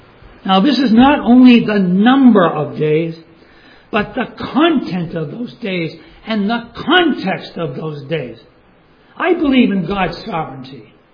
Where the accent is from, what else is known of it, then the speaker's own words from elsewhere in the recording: Cape Cod, Massachusetts, United States; I grew up in the Cape. I know all about the tourists.